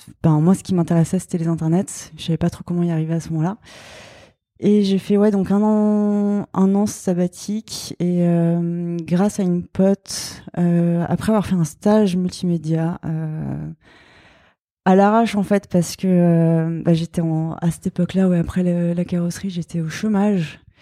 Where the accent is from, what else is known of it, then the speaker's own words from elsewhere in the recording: Grand Est, France; Et ça m'a permis de faire un stage multimédia dans une petite agence à Strasbourg, parce que je suis originaire d'Alsace.